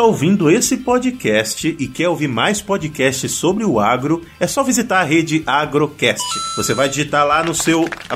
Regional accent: Pará, Brazil; porque eu sou paraense, e se você me perguntar um hábito paraense

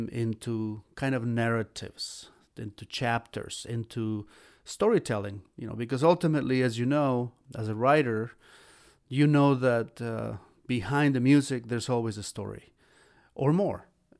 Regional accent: Xalapa, Veracruz, Mexico; In my hometown, in Jalapa, Veracruz, Mexico, I was part of a church choir, of a parish run by Jesuits in my barrio in Jalapa.

